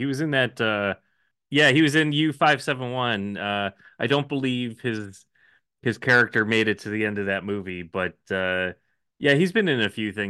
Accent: New Jersey, United States; So I grew up in Jersey

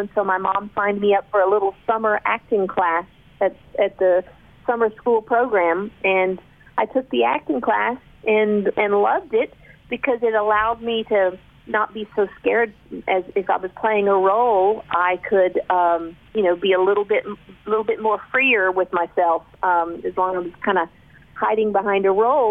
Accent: Texas, United States; No, I was born and raised in Texas. My dad was an electrician, and my mom was a secretary.

